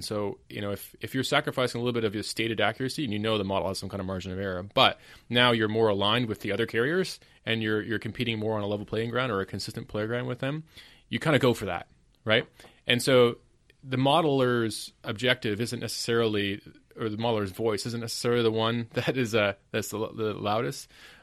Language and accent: English; Canada; I'm from Canada